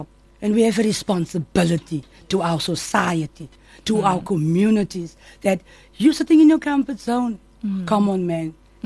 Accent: Manenberg, Western Cape, South Africa; I'm from Menenberg.

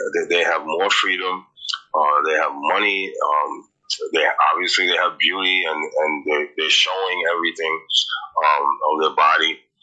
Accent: United States; Yeah, I'm an American, okay, and I was working for the government

